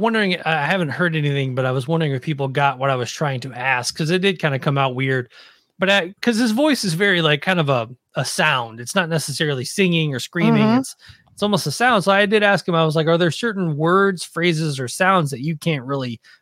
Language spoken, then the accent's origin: English; Nashville, Tennessee, United States; And obviously being growing up in Nashville, and it's just like, you know, it's Music City motherfuckers type shit.